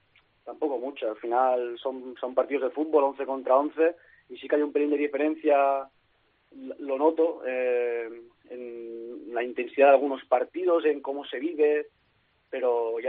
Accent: Vilassar de Mar, Catalonia, Spain; Empieza en Vilassar de Mar, allí estuve casi toda mi infancia

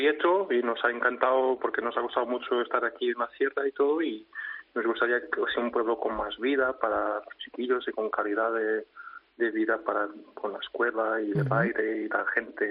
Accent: Portugal; Spanish is a second language; durante la pandemia estábamos en Lisboa porque yo soy portugués

